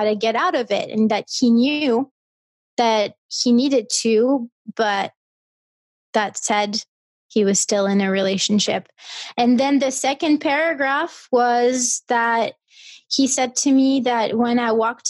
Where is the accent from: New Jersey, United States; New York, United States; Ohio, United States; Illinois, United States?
New York, United States; now in Brooklyn, United States; And I said, I'm from New York.